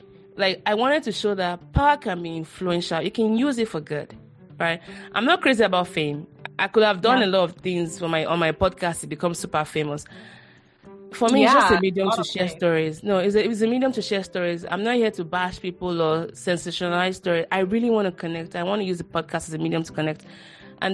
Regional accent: Nigeria; Growing up in Nigeria, one thing I learned quickly was the importance of power.

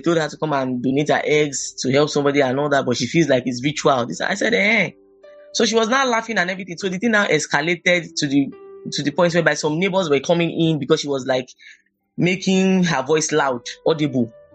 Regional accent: Lagos, Nigeria; I'm from Lagos State. I also did my childhood in Shomolu Bariga.

